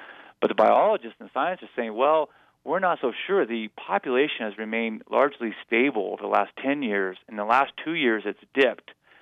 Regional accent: Helena, Montana, United States; in the Northern Rockies offices in Helena, Montana, which is my hometown.

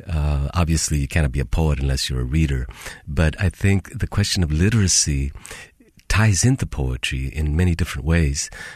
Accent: San Francisco, California, United States; I'm from the Mission, and I'm on a mission.

